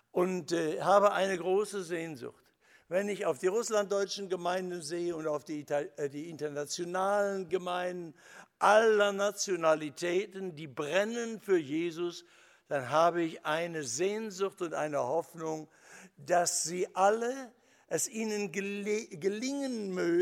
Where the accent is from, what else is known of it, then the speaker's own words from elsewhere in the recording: Essen, North Rhine-Westphalia, Germany; gab es im Ruhrgebiet in Essen, meiner Heimatstadt, Aufbrüche